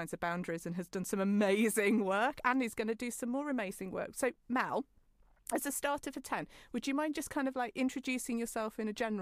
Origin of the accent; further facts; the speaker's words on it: Midlands, United Kingdom; It's like people can tell I'm from the Midlands when I do like buzz.